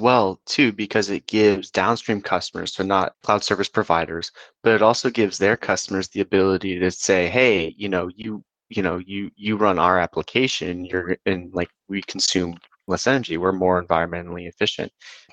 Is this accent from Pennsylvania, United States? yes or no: no; California, United States; I'm from Southern California, and like the Lorax, I've continually have seen the trees just die in the area that I grew up in.